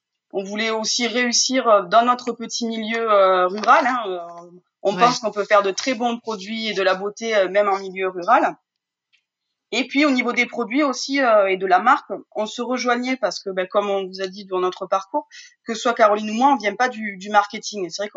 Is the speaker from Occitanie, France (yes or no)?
yes; Occitanie, France; donc je suis des Cévennes et je suis formulatrice de produits cosmétiques.